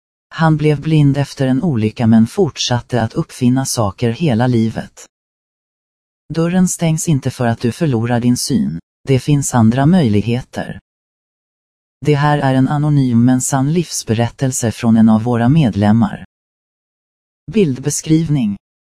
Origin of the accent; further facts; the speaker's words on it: Stockholm, Stockholm County, Sweden; Jag är urstockholmare men min mamma kommer från Bergslagen och pappa från Småland.